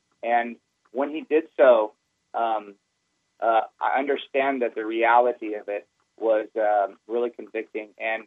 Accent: Houston, Texas, United States; I'm from Houston, and I wanted to touch on a couple things.

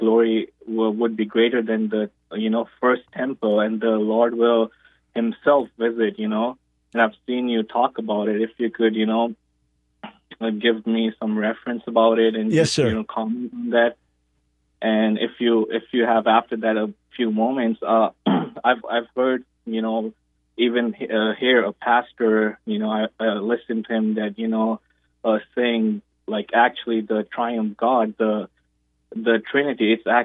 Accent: Pakistan; now in United States; I am actually a Pakistani Christian. I was raised and born there, and I came to U.S. a few years ago.

